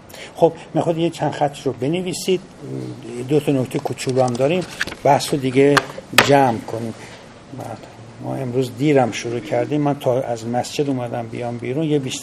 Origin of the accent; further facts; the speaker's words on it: Iran; چه به عنوان یک ایرانی از تراثی غنی